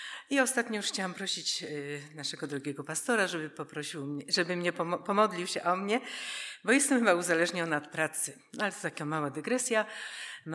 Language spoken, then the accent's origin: Polish; Silesian Voivodeship, Poland; born there; Także to była maleńka wioska niedaleko Częstochowy, w domu babci.